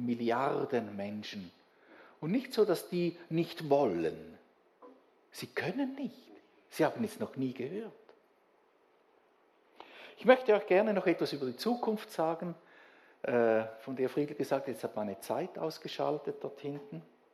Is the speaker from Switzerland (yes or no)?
yes; Switzerland; Und wir als Schweizer, wir sind so etwas von privilegiert